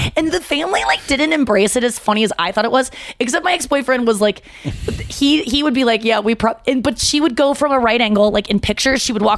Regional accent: St. Louis, Missouri, United States; Yeah, I was from St. Louis.

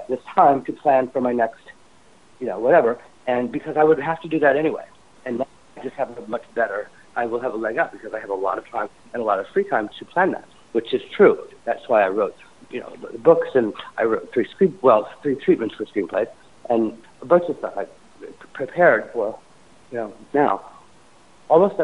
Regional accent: Indiana, United States; But they brought up my whole, growing up in Indiana, you know, the whole thing.

